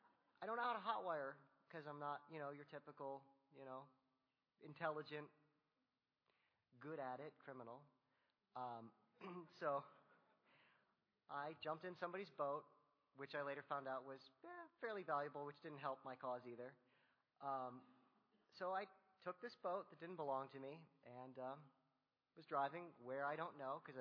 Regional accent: Naples, Florida, United States; I grew up in Naples, South Florida.

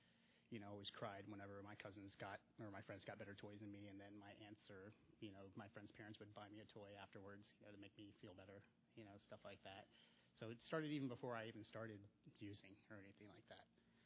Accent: Raleigh, North Carolina, United States; I grew up in Raleigh. Went to all my grade school in Raleigh, North Carolina, which I guess is relatively big. I moved on to a bigger city after that.

